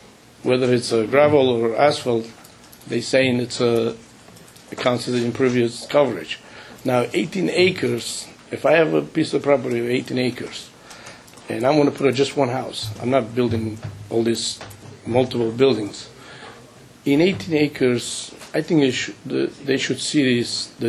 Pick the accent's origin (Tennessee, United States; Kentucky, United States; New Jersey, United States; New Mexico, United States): New Jersey, United States; Lodi; I'm from Lodi, New Jersey, and I'm in the process of buying a piece of lot in Long Valley